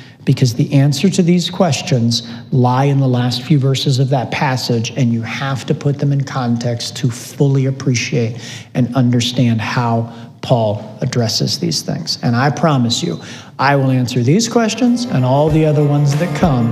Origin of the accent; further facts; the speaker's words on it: United States; I do not know that I have ever been alive as an American in my 44 years